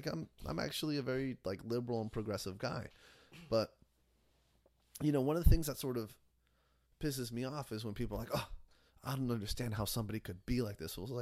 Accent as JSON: {"language": "English", "country": "Mexico", "second_language": "English", "said": "I come from Mexico. I guess there is freedom of speech there to an extent"}